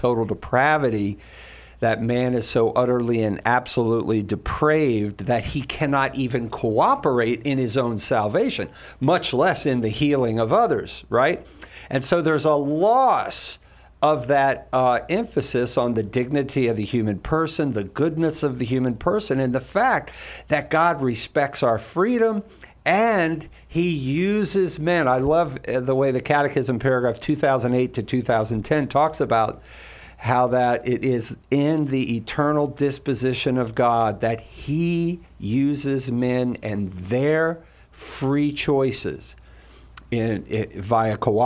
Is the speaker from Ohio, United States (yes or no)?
no; Falls Church, Virginia, United States; as you guys know, I'm originally from Falls Church, Virginia, so I'm still a Redskin fan.